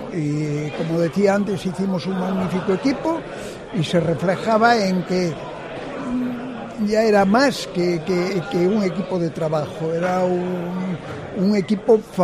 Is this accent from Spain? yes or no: yes; Vigo, Galicia, Spain; soy un vigués que añoraba mucho mi tierra cuando estaba por los mundos adelante, y ahora que la puedo disfrutar me voy a quedar aquí.